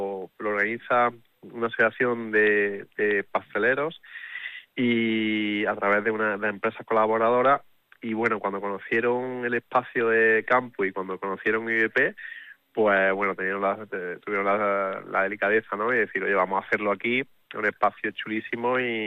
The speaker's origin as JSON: {"language": "Spanish", "town": "Córdoba", "region": "Andalusia", "country": "Spain", "said": "llevando mi tierra por bandera, ¿no? Que una tierra como Córdoba tan bonita, pues bueno, pues cada vez que sale dice, ¿usted es de Córdoba? Sí, soy de Córdoba"}